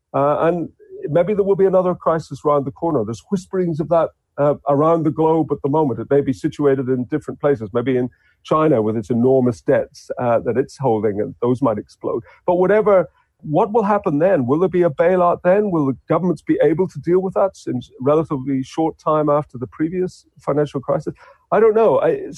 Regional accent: Ireland; now in Australia; although I'm originally Irish European, here I am in Australia

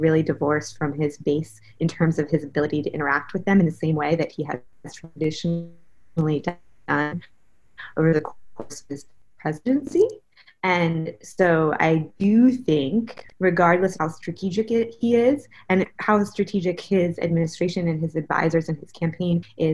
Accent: Baltimore, Maryland, United States; I grew up in Baltimore, a city that has its own history

